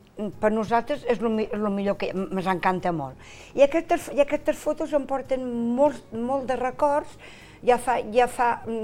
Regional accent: Lleida, Catalonia, Spain; jo sóc de Lleida i vaig al poble.

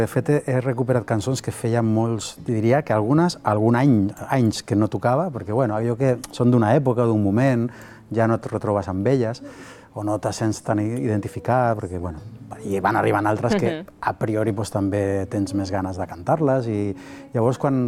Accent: Viladecans, Catalonia, Spain; Jo soc de Viladecans i per tant soc veí del Delta

